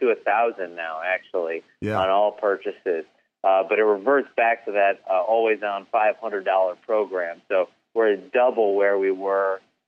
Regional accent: Cleveland, Ohio, United States; I'm actually from Cleveland, Ohio originally, so I am a Browns fan.

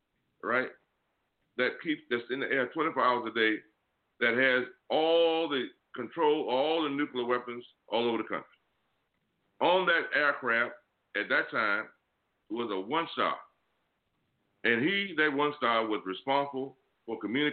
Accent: Virginia, United States; But I'm from Virginia, and I went to school there.

